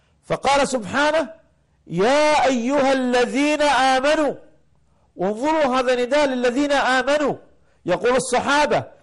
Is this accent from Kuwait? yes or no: yes; Al Jahra, Jahra Governorate, Kuwait; موجود عندنا في الكويت في الجهرة